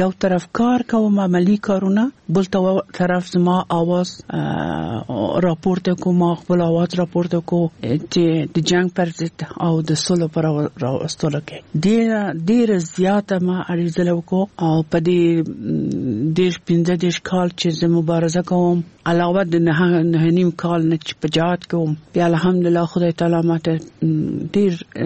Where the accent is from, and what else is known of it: Kabul, Afghanistan; born or raised there